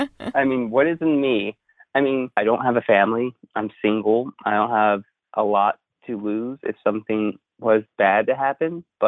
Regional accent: United States; know, growing up in a few decades ago, there was a lot more sense of a communal sense of America and being American.

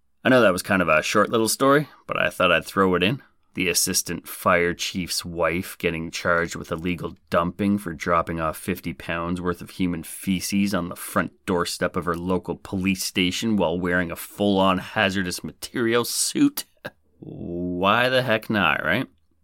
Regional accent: Nebraska, United States; somewhere in my home state of Nebraska, the good life

